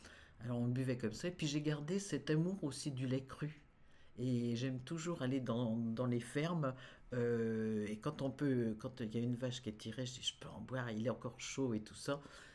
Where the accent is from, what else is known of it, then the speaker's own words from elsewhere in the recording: Troyes, Grand Est, France; accent: Troyes; Ah, je suis née à Troyes, dans cette belle ville de Troyes, et d'ailleurs j'ai encore l'accent, et le 1er juillet 39, alors je suis née en pleine guerre.